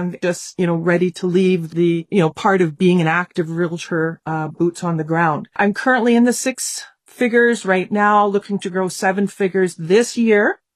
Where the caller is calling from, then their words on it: Winnipeg, Manitoba, Canada; I'm calling from Winnipeg, Manitoba.